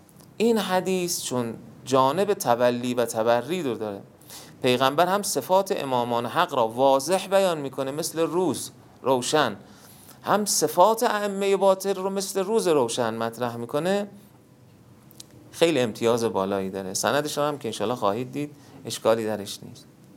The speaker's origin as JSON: {"language": "Persian", "country": "Kuwait", "also_born_or_lived": "Karbala, Iraq", "said": "گفتمش نه، من اهل کویت هستم. گفت که از کجا هستی اصالتاً، تولدت مال کجاست؟ یه نگاهی بهش کردم، گفتم من اهل شهری هستم که فرزند همین آقایی که تو توصیفش کردی اونجا مدفونه."}